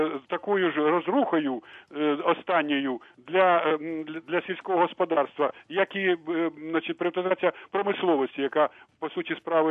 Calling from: Kyiv, Ukraine; я з Києва

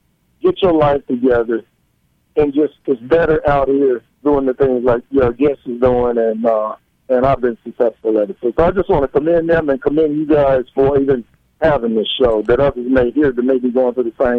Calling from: Kansas City, Missouri, United States; I'm calling from Midtown, Kansas City.

